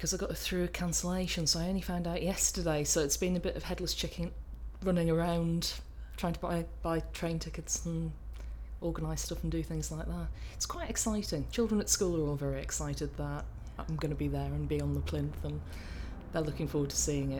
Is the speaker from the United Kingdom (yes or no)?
yes; York, Yorkshire and the Humber, United Kingdom; I'm 38, just had my birthday, and I'm from York.